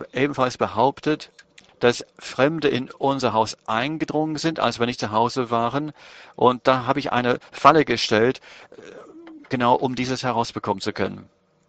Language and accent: German; Denmark; Ich stamme aus Dänemark.